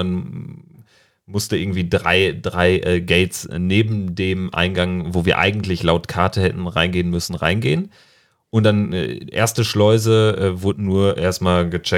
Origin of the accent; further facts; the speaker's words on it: Germany; born there; habe ich dann Deutschland als Geburtsland, als mein Geburtsland nicht eingeben können